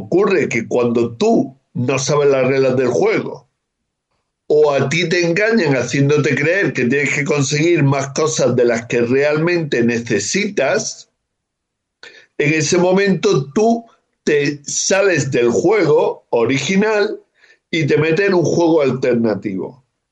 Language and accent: Spanish; Loja, Andalusia, Spain; Había un hombre muy, muy querido por mí en Loja, en mi pueblo